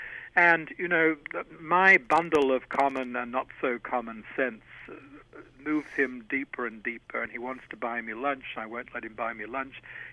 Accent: Australia; I'm an Australian.

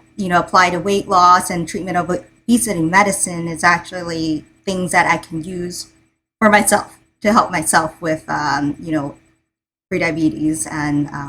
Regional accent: New York City, New York, United States; and I'm actually a New Yorker. I did all my training in New York.

